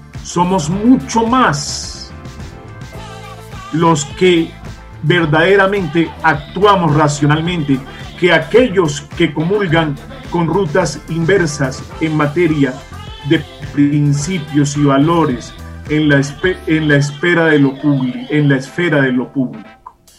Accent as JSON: {"language": "Spanish", "country": "Colombia", "said": "Qué bueno es recordar que todos somos colombianos y que tenemos un gran compromiso de amor por este país"}